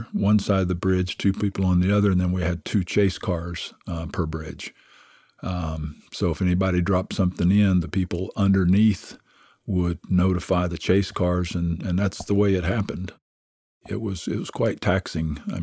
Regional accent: Tennessee, United States; I was raised on a river in East Tennessee

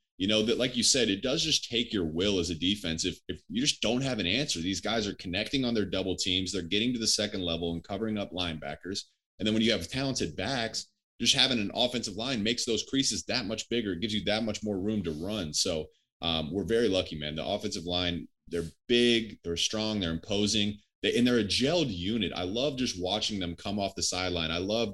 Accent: Columbus, Ohio, United States; You know, I grew up in Columbus.

